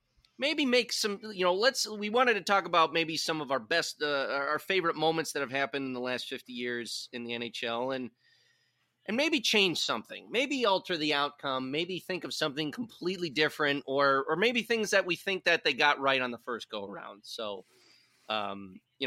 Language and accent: English; Chicago, Illinois, United States; because as a Chicago boy growing up in Chicago and witnessing the ridiculousness that is Jeremy Roenick, Chris Chelios, Ed Belfour